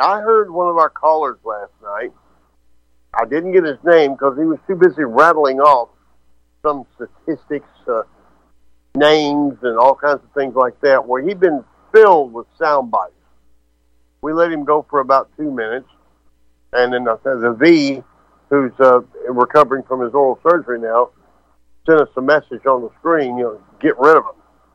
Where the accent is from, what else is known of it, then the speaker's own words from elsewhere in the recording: Killeen, Texas, United States; I grew up in Killeen, Texas, and our dream was to go to work for the civil service.